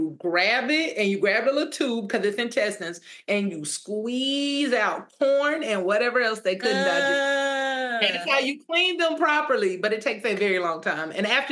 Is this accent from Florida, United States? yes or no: yes; Tallahassee, Florida, United States; Second of all, I am from Tallahassee, Florida, which is about 3 hours outside.